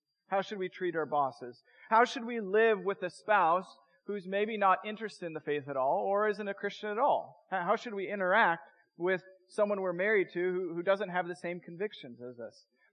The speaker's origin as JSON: {"language": "English", "town": "Portland", "region": "Oregon", "country": "United States", "said": "You can probably tell I'm from Southeast Portland by my dress, trying to be all things to all people."}